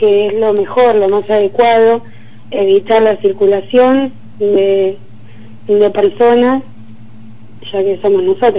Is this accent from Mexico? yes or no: no; Viedma, Río Negro, Argentina; Exactamente, yo soy de Viedma, estoy en Viedma